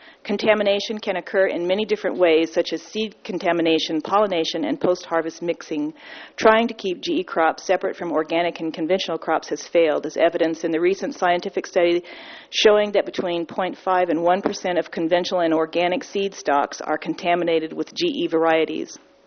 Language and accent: English; Cambria, California, United States; from Cambria, California